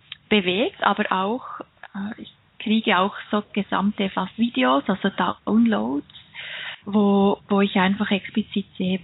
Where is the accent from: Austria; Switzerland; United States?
Switzerland; wie ihr alle hört, ich bin Schweizerin, ich lebe mit meiner Familie in den Schweizer Alpen